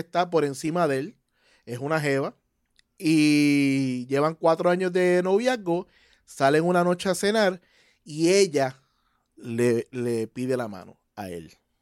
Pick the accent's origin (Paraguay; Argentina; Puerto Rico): Puerto Rico; Aunque soy boricua y trabajo en el medio